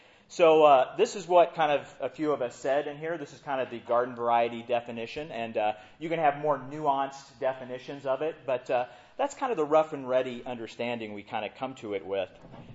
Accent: Indiana, United States; Now, I'm from Indiana, so that really, you know, it fires me up that the Indiana Pacers would have that happen.

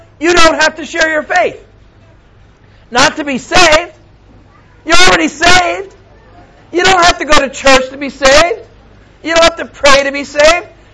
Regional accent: United States; moved away; Now, I come from America. It's kind of different there.

